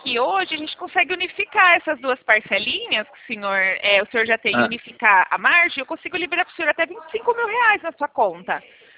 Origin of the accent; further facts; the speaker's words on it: São Paulo, Brazil; Não, eu sou daqui da região de Campinas.